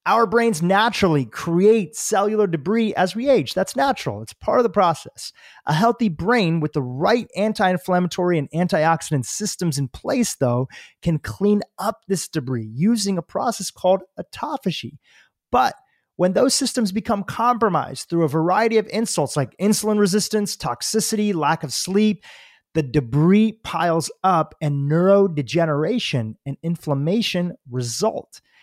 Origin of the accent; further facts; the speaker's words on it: India; growing up, you know, my family, they're vegetarian, and, you know, growing up and everything like that, we're from India